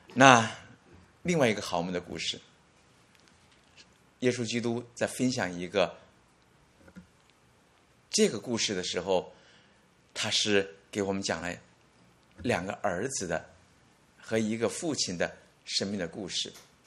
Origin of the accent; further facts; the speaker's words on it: China; 我们中国人有身份的人走路的时候都是很缓慢的走